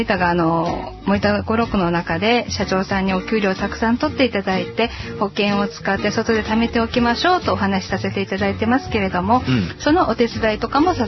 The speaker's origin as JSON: {"language": "Japanese", "region": "Nagasaki", "country": "Japan", "tie": "born or raised there", "said": "はい、もう私は長崎で生まれて、学校も就職もそして結婚相手も全部長崎で長崎から一度も出たことがないんですね。"}